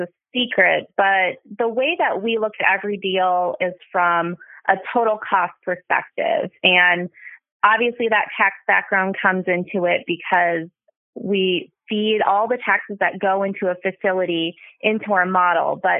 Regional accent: Minnesota, United States; now in Nashville, United States; One thing that people probably do know is that I am from Minnesota, but I hate the cold, and that's how I ended up in Nashville.

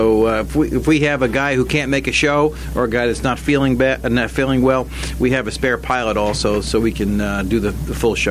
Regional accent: New York, United States; I was down south with the Navy, and I'm from New York.

